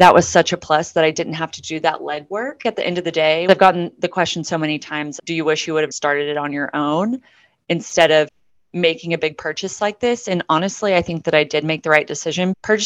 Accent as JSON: {"language": "English", "town": "Midland", "region": "Texas", "country": "United States", "tie": "born or raised there", "said": "I grew up out here in Midland, which is an oil and gas town. It's a mix between a big city, but still has that small town feel where everybody knows each other."}